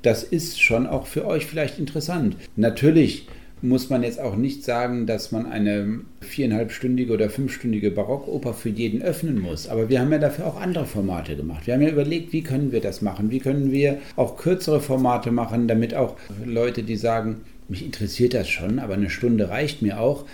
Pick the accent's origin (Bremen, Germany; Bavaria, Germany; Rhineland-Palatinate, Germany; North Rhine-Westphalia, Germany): North Rhine-Westphalia, Germany; Cologne; ich komme ja jetzt nochmal aus Köln